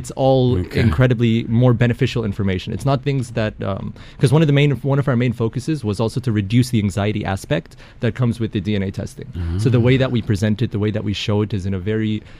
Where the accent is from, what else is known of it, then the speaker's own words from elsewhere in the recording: Lebanon; I know I'm from Lebanon as well.